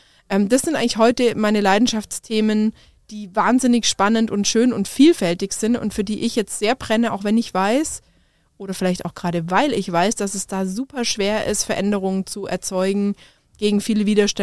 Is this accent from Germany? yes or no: yes; Tettnang, Baden-Württemberg, Germany; also born or lived in Bavaria; Ich bin ein Aborigine-Schwabe. Also ursprünglich komme ich aus Oberschwaben, bin zwar in Bayern geboren